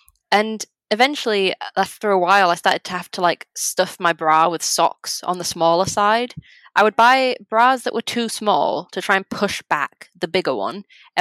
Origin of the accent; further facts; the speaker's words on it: England, United Kingdom; well, I'm English, I'm not Polish, so this doesn't relate to me.